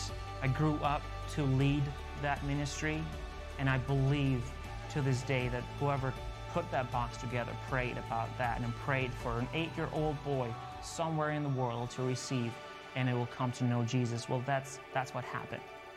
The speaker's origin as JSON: {"language": "English", "country": "Kosovo", "tie": "born or raised there", "second_language": "English", "said": "I come from Southeastern Europe. I was 6 years old during the war in Kosovo, which left a lot of people very poor."}